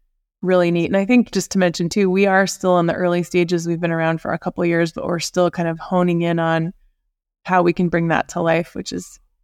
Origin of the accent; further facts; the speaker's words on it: Seattle, Washington, United States; So I grew up near Alki Beach and I've always been within a block or two living next to the ocean.